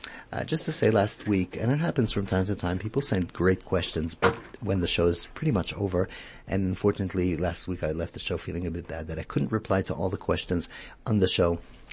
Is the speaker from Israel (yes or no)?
yes; Israel; I was growing up in Israel, and they used to tell us a certain joke like this